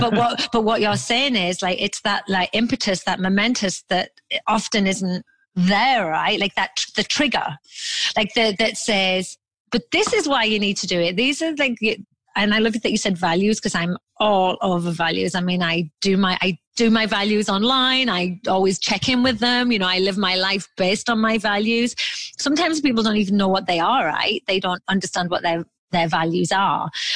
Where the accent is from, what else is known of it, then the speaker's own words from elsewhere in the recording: England, United Kingdom; Sarcasm very well. I am English after all.